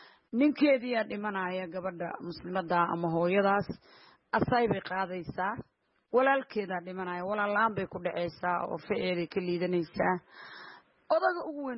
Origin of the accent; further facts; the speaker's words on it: Galmudug, Somalia; reer Bulaani reer Galmudug baynu nahay